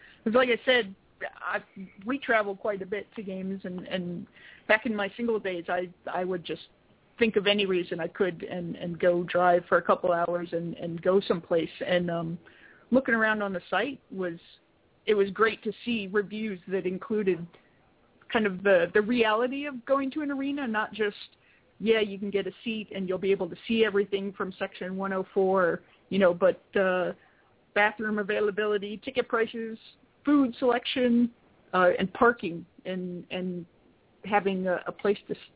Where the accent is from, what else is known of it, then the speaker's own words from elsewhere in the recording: Connecticut, United States; I'm from Connecticut. I should be able to pronounce it, and I can't.